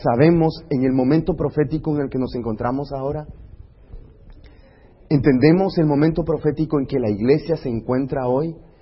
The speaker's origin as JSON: {"language": "Spanish", "region": "California", "country": "United States", "said": "Vengo de California, puedo decirles un poco de mí."}